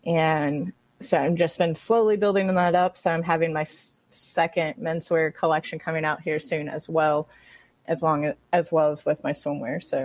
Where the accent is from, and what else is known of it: Dallas, Texas, United States; now in Indiana, United States